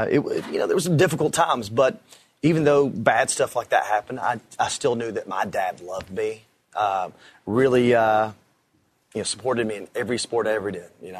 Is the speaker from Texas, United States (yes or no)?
no; Camp Lejeune, North Carolina, United States; born there; Camp Lejeune, North Carolina.